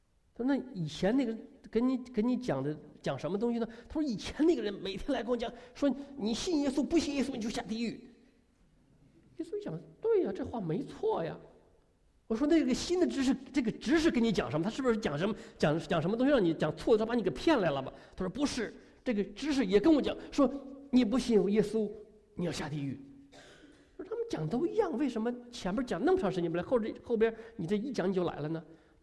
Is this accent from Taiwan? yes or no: no; China; 我们中国人有一句话叫做